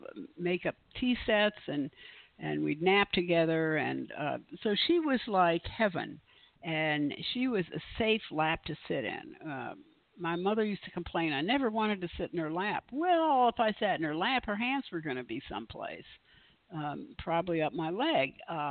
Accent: Cleveland, Ohio, United States; also born or lived in Flushing, New York; So I was born in New York City, at Flushing. It's a part, it's on the, in Queens. Queens, not in the downtown New York, but, and we moved from there to Cleveland.

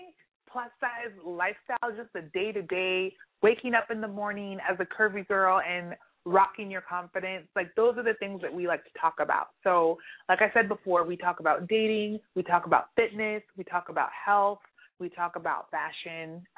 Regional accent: California, United States; now in New York, United States; I am from the Central Valley in California. So I have a lot of family in L.A. I visit there a lot, but we're in between L.A. and San Francisco.

